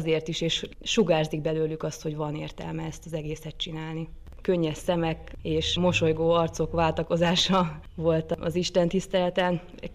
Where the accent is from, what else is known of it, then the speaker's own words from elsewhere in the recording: Hungary; Soha életemben nem szégyeltem azt, hogy magyar vagyok